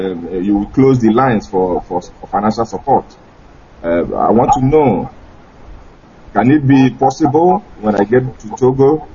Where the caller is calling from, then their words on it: Guangzhou, Guangdong, China; Yes, I'm calling from Guangzhou in China right now, but I'm based in Tokyo.